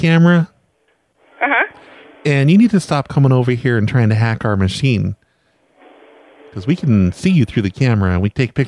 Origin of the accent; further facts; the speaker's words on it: Alabama, United States; I'm from Alabama.